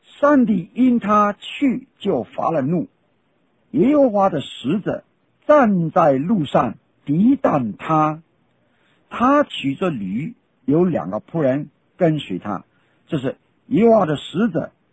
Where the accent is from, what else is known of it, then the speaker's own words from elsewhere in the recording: China; 如果是用魔鬼，那我们中国人大概比较容易了解了，魔鬼或是鬼就容易了解。